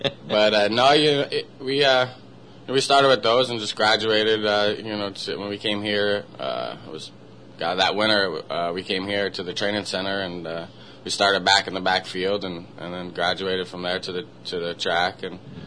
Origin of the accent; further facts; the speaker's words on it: New York, United States; Upstate New York. Just outside of Albany, about 30 miles south of Saratoga.